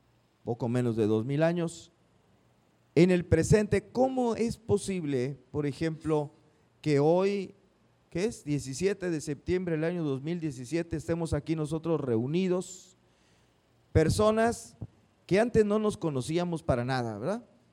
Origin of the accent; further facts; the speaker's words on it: Tampico, Tamaulipas, Mexico; born there; now in Madero, Mexico; soy de Tampico. Soy de Tampico. Bueno, vivo en Madero, pero nací en Tampico.